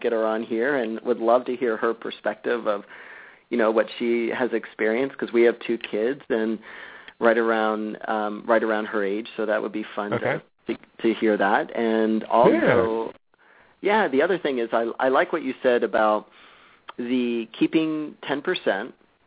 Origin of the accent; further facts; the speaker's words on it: United States; now in Canada; So we're out of Canada up here, and I know you're in the States, and I come from the States